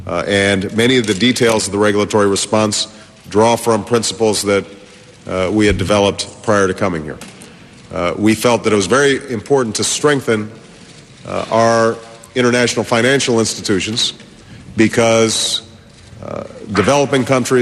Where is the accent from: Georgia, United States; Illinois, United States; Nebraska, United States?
Illinois, United States; You look at a company like Caterpillar in my home state of Illinois